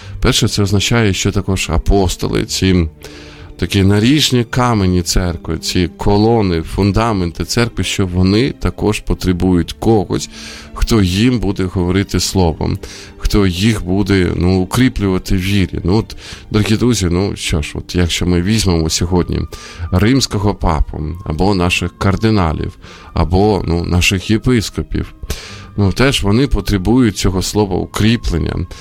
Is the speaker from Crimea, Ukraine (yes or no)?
no; Sumy, Sumy Oblast, Ukraine; мене так вразила фотографія із моїх рідних Сум